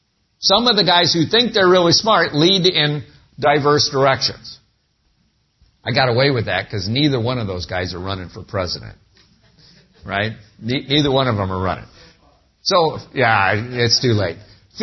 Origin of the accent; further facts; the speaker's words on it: United States; I try not to talk, because I don't want people to know I'm an American.